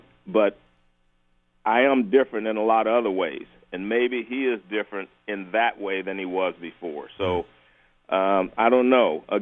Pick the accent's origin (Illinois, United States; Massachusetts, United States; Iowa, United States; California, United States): California, United States; Oakland; And I was living in California. I grew up in Oakland, California.